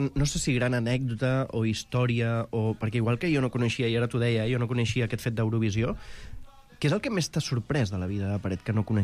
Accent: Barcelona, Catalonia, Spain; vinc del barri de Gràcia

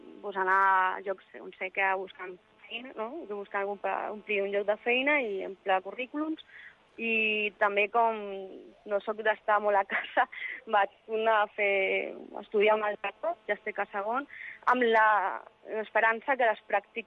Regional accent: Barcelona, Catalonia, Spain; Jo soc d'aquí, de Catalunya, vaig néixer aquí.

